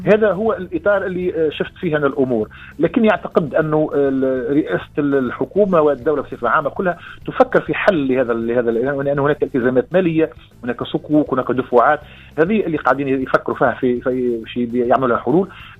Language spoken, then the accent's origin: Arabic; Tunisia; وأنا ما نتحدث كتونسي وحتى كصحافي أصلا أساسا.